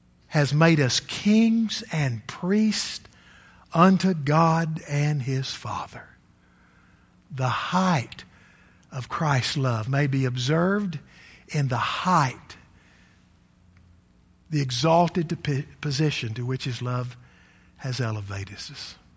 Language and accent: English; Tennessee, United States; in gospel meetings growing up around West Tennessee.